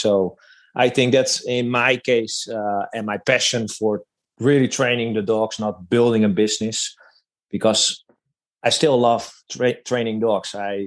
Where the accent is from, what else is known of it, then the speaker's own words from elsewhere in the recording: Netherlands; English is a second language; I am from Holland.